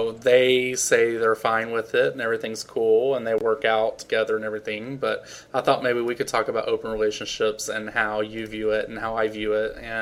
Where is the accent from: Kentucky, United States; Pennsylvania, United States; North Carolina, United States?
North Carolina, United States; I'm not gay. I'm just from North Carolina.